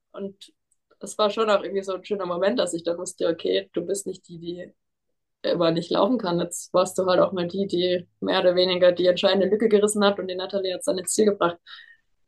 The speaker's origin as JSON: {"language": "German", "town": "Titisee-Neustadt", "region": "Baden-Württemberg", "country": "Germany", "tie": "born or raised there", "said": "Und Titisee Neustadt ist ja mehr oder weniger meine alten Heimat."}